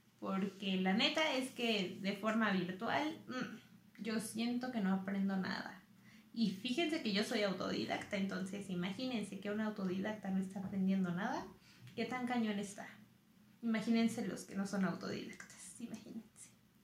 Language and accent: Spanish; Mexico City, Mexico; born there; Nací en México, en la Ciudad de México, un 13 de marzo de 1998, que cayó viernes 13.